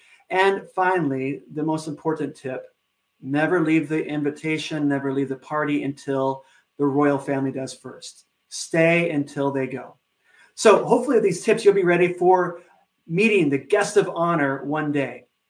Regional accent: United States; Now, obviously, I'm not from around here, not a local. So as an American

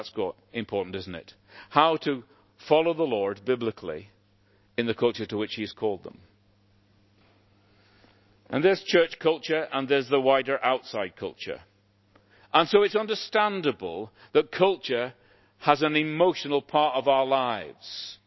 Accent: Northern Ireland, United Kingdom; So I'm from Northern Ireland, okay, and I love Northern Ireland

